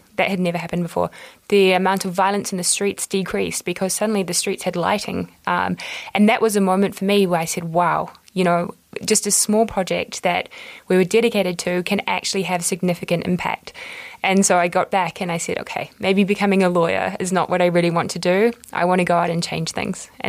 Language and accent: English; New Zealand; moved away as an adult; now in Europe; I first arrived in Europe nearly 16 years ago. So I've been here a while. But I grew up in New Zealand. I was the daughter of a single mum, a teacher.